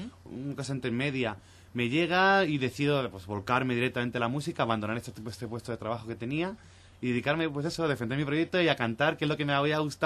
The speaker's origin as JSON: {"language": "Spanish", "town": "Almansa", "region": "Castilla-La Mancha", "country": "Spain", "tie": "born or raised there", "said": "Yo era profesor de autoescuela en Almansa, en mi ciudad natal"}